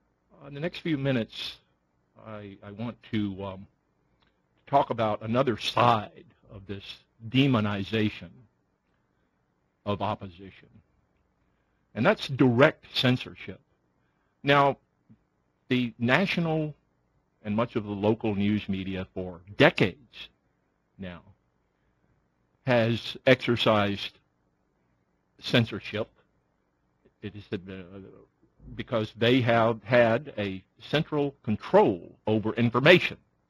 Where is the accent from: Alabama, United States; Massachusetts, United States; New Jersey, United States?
Alabama, United States; When I grew up in North Alabama, the newspaper, our local newspaper, was the Huntsville Times.